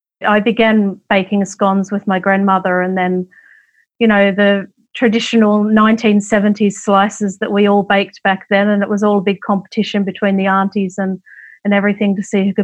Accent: New South Wales, Australia; Yes, I was country born and raised in the Hunter Valley, and we were farmers

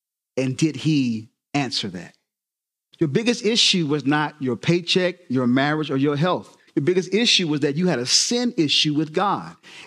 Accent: the South, United States; I'm from the South. I'm going to go ahead and go here. We have been taught in the South this thing called religion.

